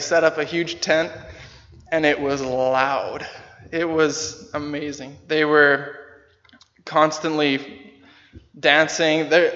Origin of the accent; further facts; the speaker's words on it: Canada; He knew I came from Canada and that I was a person.